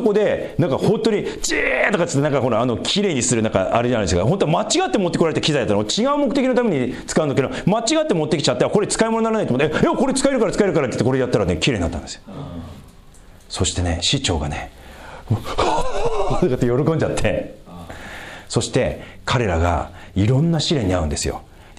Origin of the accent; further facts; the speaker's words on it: Tohoku, Japan; 私東北出身でね、奥の道って言うじゃないですかね